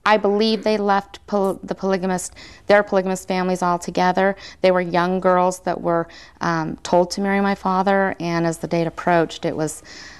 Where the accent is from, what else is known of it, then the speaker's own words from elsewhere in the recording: Sandy, Utah, United States; I grew up in in Sandy, Utah.